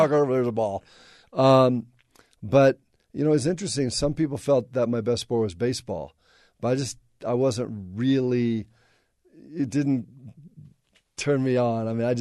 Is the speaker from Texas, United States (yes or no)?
no; La Crescenta, California, United States; Camelot. It was awesome. I lived at in a place called La Crescenta. It's kind of a little suburb of L.